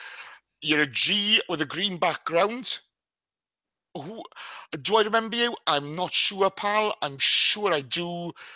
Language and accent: English; Wales, United Kingdom; I don't. I'm Welsh. I just couldn't give a monkeys.